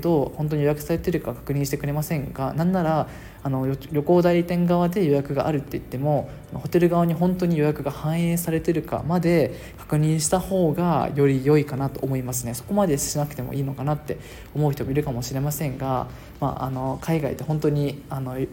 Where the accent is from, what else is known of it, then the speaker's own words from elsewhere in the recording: Okinawa, Japan; これはもう僕の地元沖縄に来る方に顕著に見られますが